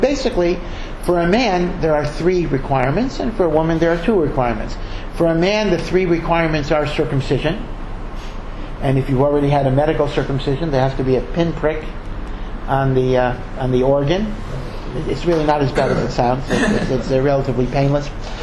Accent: United States; Maybe because I come from America, I think, let's sit around the table, let's make peace

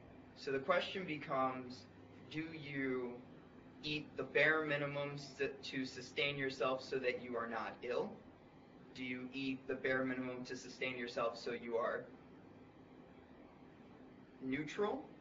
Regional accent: Philadelphia, Pennsylvania, United States; No, I'm from Philadelphia.

